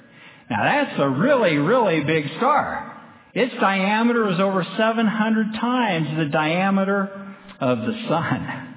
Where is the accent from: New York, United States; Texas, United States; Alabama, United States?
Texas, United States; born there